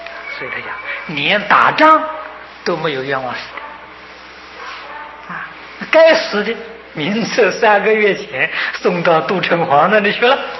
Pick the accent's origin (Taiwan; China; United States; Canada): China; 我们中国人的名字复姓啊四个字的还有五个字以上的，在中国是确确实实是没有